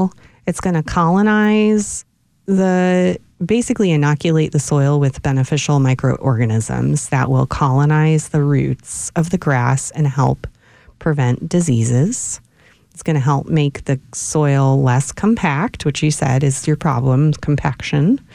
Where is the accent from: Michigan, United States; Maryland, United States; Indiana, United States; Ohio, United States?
Ohio, United States; Cleveland; where I grew up in Cleveland, people have these hydrangeas in the landscapes everywhere.